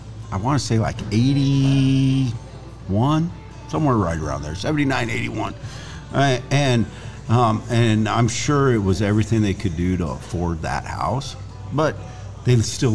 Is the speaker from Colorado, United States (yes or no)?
yes; Durango, Colorado, United States; Okay. I was raised in Durango.